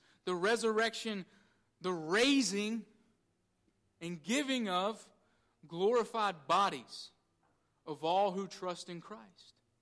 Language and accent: English; Southern United States, United States; Many of us growing up in the Bible Belt have been told that if we believe in Jesus, we'll go to heaven.